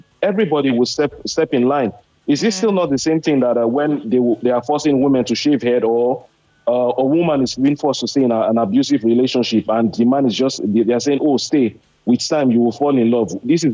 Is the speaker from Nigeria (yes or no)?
yes; Nigeria; born there; I was born in the North, so I think I still have some little understanding of how the whole thing works.